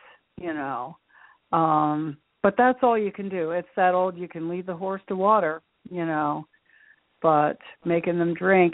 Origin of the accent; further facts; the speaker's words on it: Dover, Delaware, United States; So in April of last year, I did a seminar in my hometown of Dover, Delaware